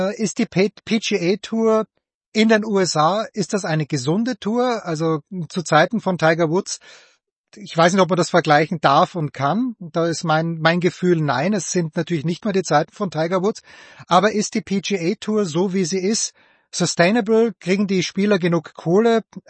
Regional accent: Austria; ich bin Österreicher

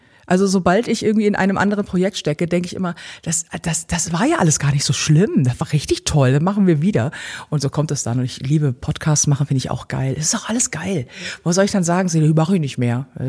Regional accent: Hamburg, Germany; Ich bin in Eimsbüttel geboren. So, also bin richtig so in der Mitte, dann auch sehr lange da gelebt, bis ich dann irgendwann weggezogen bin, ganz weit weg nach Barmbek, war meine erste Wohnung und dann jetzt mittlerweile Winterhude.

